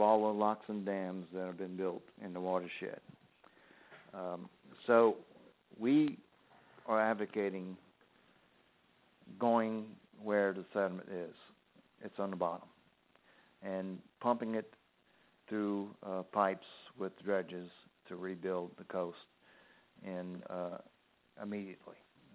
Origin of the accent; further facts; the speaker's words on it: Port Sulphur, Louisiana, United States; the place I grew up in Port Sulphur, was built by Freeport Sulphur Company in 1922 with a dredge and a pipe. It was marsh, and they filled it and raised it